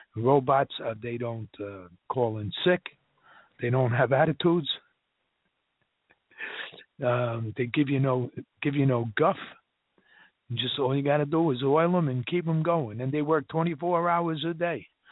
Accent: New York City, New York, United States; I grew up in Harlem. And Malcolm X was murdered 20 blocks from my house.

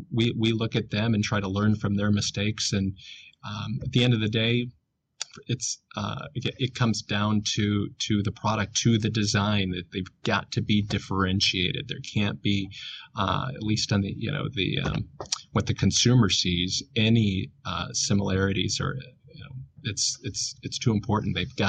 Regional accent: Flint, Michigan, United States; Yeah, in fact, you know, I'm from Flint, right outside of Flint. My grandparents worked in the plants.

